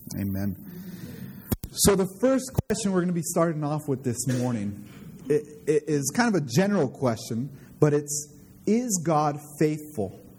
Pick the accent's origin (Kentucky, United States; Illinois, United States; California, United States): California, United States; And so this morning, let me share where I'm from as well. I'm from California.